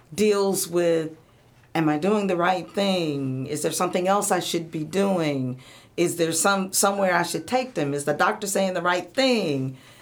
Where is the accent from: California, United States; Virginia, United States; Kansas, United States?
Virginia, United States; Hampton; My hometown is Hampton, Virginia.